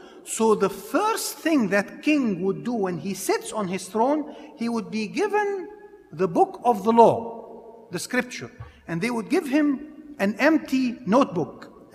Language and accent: English; Cleveland, Ohio, United States; we're originally from Cleveland, Ohio